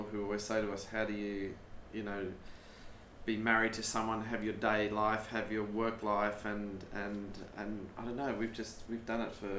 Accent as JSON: {"language": "English", "country": "South Africa", "tie": "born or raised there", "said": "I grew up in South Africa"}